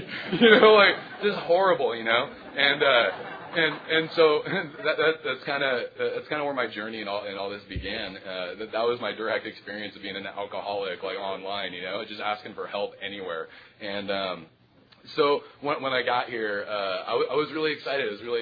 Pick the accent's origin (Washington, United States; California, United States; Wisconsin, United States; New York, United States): California, United States; Los Angeles; I'm from Los Angeles, California.